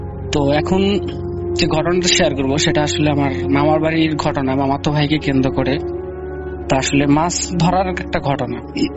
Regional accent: Sirajganj, Rajshahi Division, Bangladesh; now in Dhaka, Bangladesh; উত্তরা থেকে। আমার দেশের বাড়ি সিরাজগঞ্জ

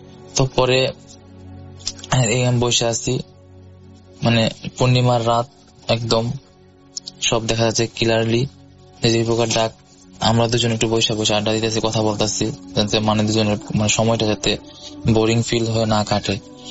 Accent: Abdullahpur, Dhaka Division, Bangladesh; now in Narsingdi, Bangladesh; নরসিংদীতে থাকি, কিন্তু ঘটনাটা ঘটেছে আমার গ্রামে। আমার গ্রামের বাড়ি কিশোরগঞ্জ জেলা অষ্টগ্রাম থানা আব্দুল্লাহপুর গ্রামে।

